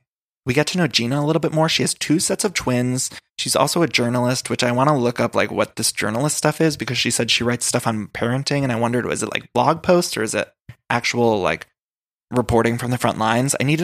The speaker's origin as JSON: {"language": "English", "region": "Ohio", "country": "United States", "said": "And you know I love an Ohio setting. I'm from Ohio."}